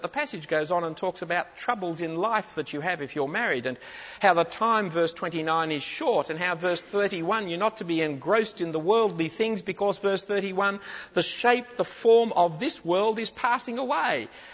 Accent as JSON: {"language": "English", "country": "Australia", "said": "because I'm an Australian and do not belong to any of your classes."}